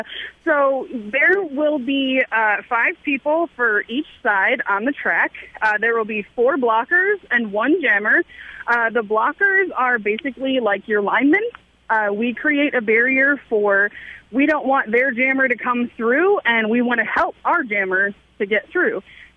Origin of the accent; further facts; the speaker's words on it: Minnesota, United States; I'm not from Texas. I'm a Minnesotan